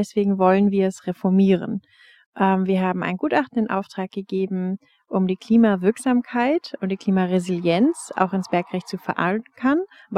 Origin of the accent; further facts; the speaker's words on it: Mönchengladbach, North Rhine-Westphalia, Germany; ich komme aus Mönchengladbach. Das ist mein Wahlkreis, direkt am Tagebau Garzweiler.